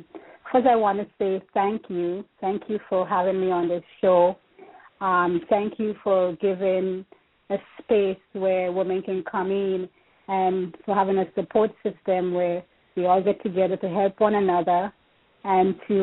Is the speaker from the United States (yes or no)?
no; St. George's, Saint George, Grenada; I grew up in St. George's, Grenada, which is Grenada's Spice Island.